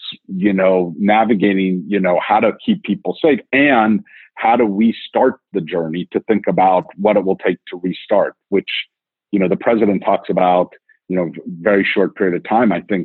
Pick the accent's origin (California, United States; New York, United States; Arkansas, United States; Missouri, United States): New York, United States